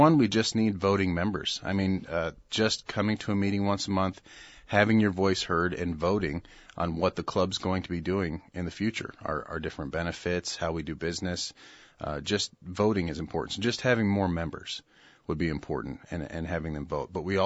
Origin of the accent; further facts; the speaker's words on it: Morris, Illinois, United States; I grew up back in Morris, Illinois, I grew up around the VFW.